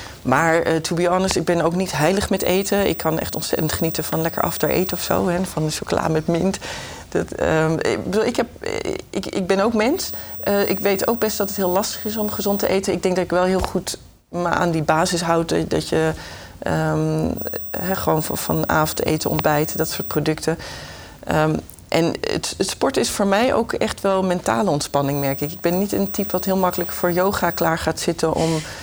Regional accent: The Hague, South Holland, Netherlands; now in Rotterdam, Netherlands; Ik ben opgegroeid in Den Haag. En eigenlijk vanaf het moment dat ik geneeskunde ging studeren, toen ik 17 was, toen ben ik uit huis gegaan en ben in Rotterdam gaan wonen. En nooit meer weggegaan.

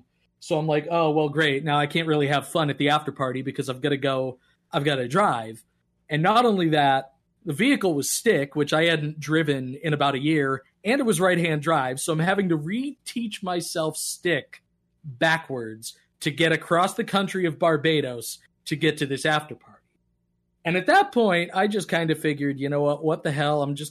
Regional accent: Newburyport, Massachusetts, United States; I'm not from anywhere that Bucky has ever lived. You know, I grew up in like the North Shore of Massachusetts. And yet, Newburyport, Mass, Bucky's Burritos just pops in one year while I'm like a teenager.

